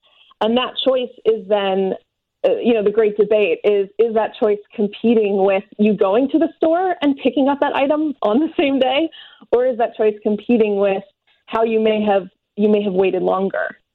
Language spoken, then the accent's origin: English; New York, United States; I mean, I'm a New Yorker, so I'm in that category that you're not in.